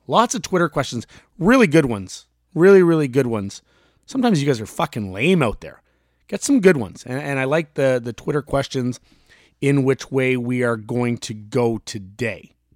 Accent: Canada; Raptors, being Canadian

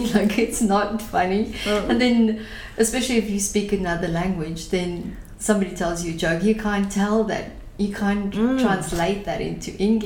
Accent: South Africa; also born or lived in Southeast Asia; now in Australia; because I grew up in Africa, lived in Southeast Asia, now I've lived in Australia as well.

